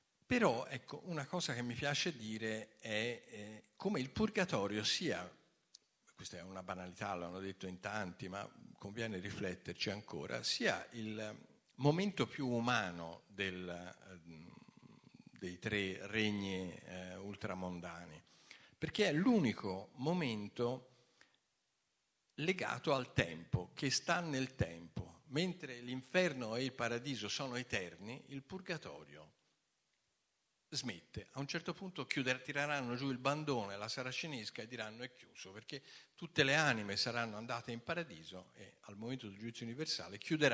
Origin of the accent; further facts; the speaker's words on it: Florence, Tuscany, Italy; vengo da Firenze e da qualche anno cerco di fare qualcosa a Ravenna